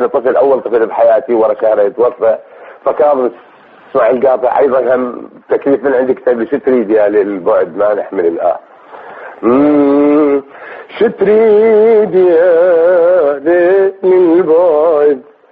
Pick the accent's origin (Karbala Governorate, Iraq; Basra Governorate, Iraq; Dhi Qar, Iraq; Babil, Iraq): Dhi Qar, Iraq; Nasiriyah; also born or lived in Baghdad; أنا من مدينة الناصرية من ذيقار.